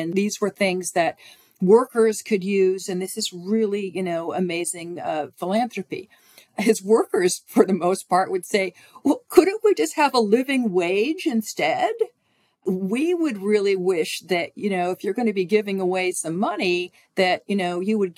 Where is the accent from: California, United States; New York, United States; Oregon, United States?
California, United States; And in my home state of California, we have some powerful Chinese-American families who'd arrived in San Francisco as members of the merchant class.